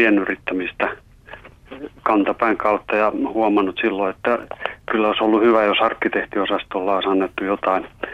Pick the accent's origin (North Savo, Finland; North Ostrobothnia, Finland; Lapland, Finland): Lapland, Finland; Rovaniemi; mä olen kotoisin Rovaniemeltä.